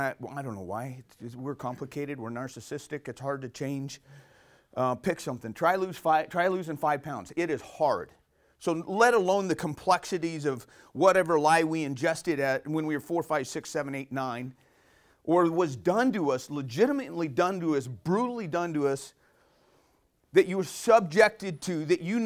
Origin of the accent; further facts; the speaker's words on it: San Diego, California, United States; My dad was in the business, born and raised in San Diego, married 30 years-ish, and three boys.